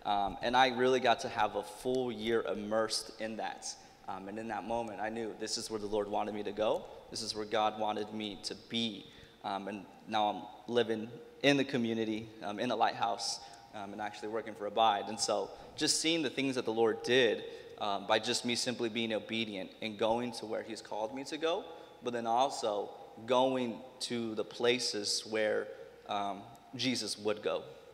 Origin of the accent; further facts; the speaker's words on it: Scotts Bluff, Nebraska, United States; now in Omaha, United States; I'm actually from Scotts Bluff, which is like 8 hours west from here, rural small town, small community. Came out here for school